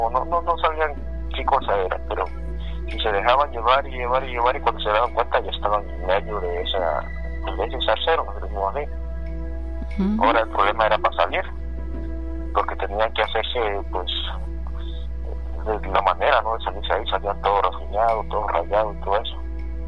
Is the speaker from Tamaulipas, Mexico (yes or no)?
no; Chiapas, Mexico; Bueno, les comentaba que al menos de donde yo soy, ¿no? Yo soy de Chiapas